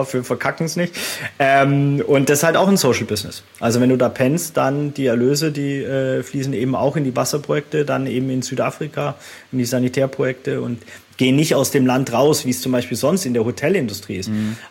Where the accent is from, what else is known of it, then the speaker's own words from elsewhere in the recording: Baden-Württemberg, Germany; Ich komme aus dem Bildungsbürgertum, aus dem Schwabenland, mein Vater war Arzt